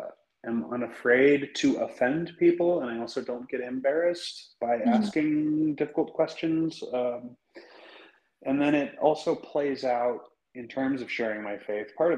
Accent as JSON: {"language": "English", "region": "Oregon", "country": "United States", "tie": "born or raised there", "also_born_or_lived": "Los Angeles", "lives_now": "Texas, United States", "said": "I am currently located in Texas, and that's by way of 23 years in Los Angeles. And then I was born and raised in Western Oregon."}